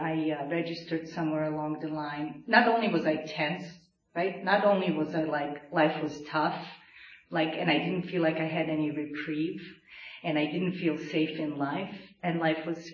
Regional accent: Serbia; English is a second language; I was born and raised in Serbia. I would say it's an alcoholic country.

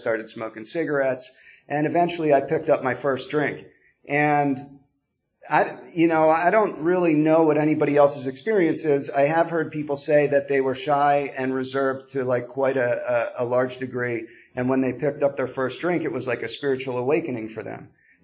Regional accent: Doylestown, Pennsylvania, United States; I'm from Doylestown, Pennsylvania, about 40 minutes down 313, kind of border of Buckingham and Doylestown.

